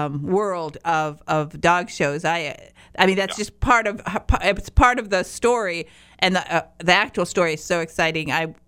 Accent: Michigan, United States; I'm a youper from the Michigan's Upper Peninsula.

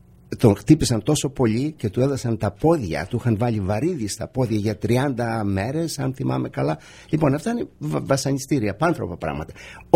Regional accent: Greece; σαν Έλληνας το αισθάνομαι και εγώ. Εμείς οι Έλληνες του εξωτερικού ιδιαίτερα, με το δικό μας τρόπο, ο καθένας μας από το δικό του ταμπούρι, έχουμε παλέψει.

